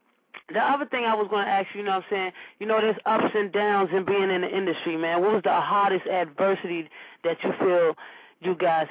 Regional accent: Queens, New York, United States; now in Washington metropolitan area, United States; I'm from Queens, New York, but I live in the DMV in the D.C., Maryland, Virginia area right now.

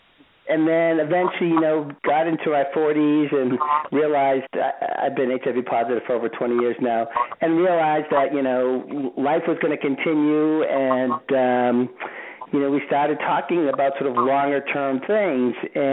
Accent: Boston, Massachusetts, United States; accent: Boston; moved away; Yeah, I've been out of Boston for a very long time, but clearly the accent does not leave me. I'm from Boston.

